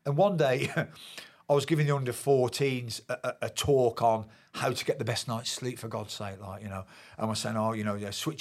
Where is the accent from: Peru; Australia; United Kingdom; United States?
United Kingdom; Birmingham, West Midlands; I had a difficult time at Birmingham, my hometown club.